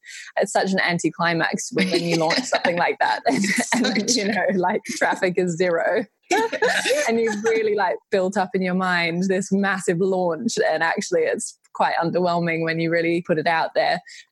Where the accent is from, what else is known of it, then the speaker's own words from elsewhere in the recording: Australia; moved away as an adult; now in London, United Kingdom; I grew up in Australia, and you'll immediately be able to hear from my accent. I'm an Aussie living in London. I moved to the UK 5 years ago, 5.5 years ago now, actually.